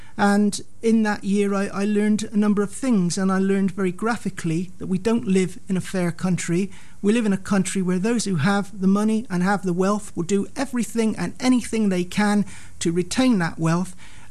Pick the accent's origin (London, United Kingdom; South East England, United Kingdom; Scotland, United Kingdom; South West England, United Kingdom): South West England, United Kingdom; Bristol; I lived in Hartcliffe at that time. I was born and brought up in South Bristol.